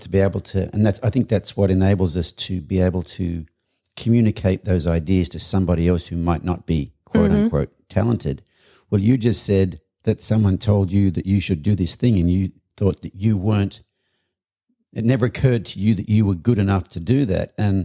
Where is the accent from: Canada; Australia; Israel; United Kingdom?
Australia; I'm Australian